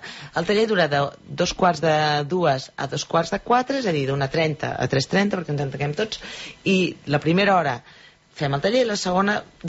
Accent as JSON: {"language": "Catalan", "town": "Granollers", "region": "Catalonia", "country": "Spain", "tie": "born or raised there", "said": "Soc filla d'allà, sí. Vaig néixer a la Fonda, sí, sí."}